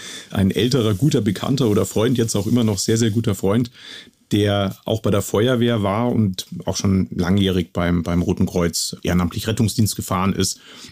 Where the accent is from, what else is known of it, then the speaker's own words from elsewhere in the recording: Neusäß, Bavaria, Germany; Also ursprünglich komme ich aus dem Landkreis Augsburg, genauer gesagt aus der Stadt Neuses, und bin dort aufgewachsen und auch, sag ich mal, im Blaulichtmilieu sozialisiert worden und durfte dank meiner Freundin jetzt hierher ziehen.